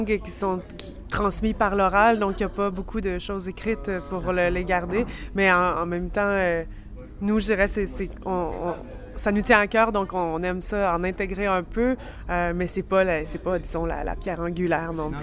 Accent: Quebec, Canada; now in Montreal, Canada; On vient du Canada, en fait. Vincent et moi, on vient du Québec. Geneviève vient du Manitoba. On habite tous à Montréal maintenant depuis plusieurs années.

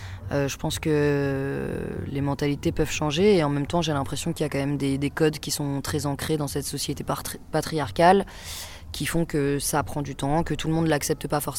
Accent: Switzerland; born there; je suis née en Suisse, mais je suis franco-malgache. J'ai pas d'origine suisse. Et en fait, j'ai grandi à la frontière et je suis partie faire mes études à Lyon.

